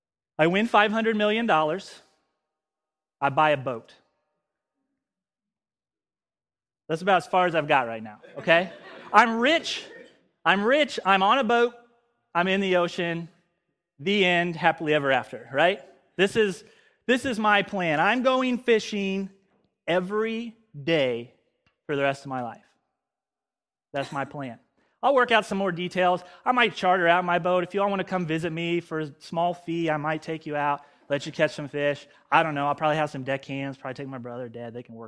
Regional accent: Missouri, United States; born there; I was born in Missouri. I don't know how that got messed up, but I'm made for the beach.

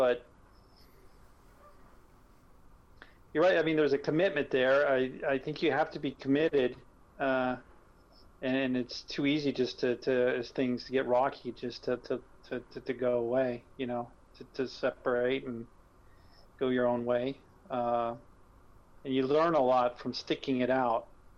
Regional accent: United States; I know you grew up in England, I grew up in America, but we're in the same generation, Generation X.

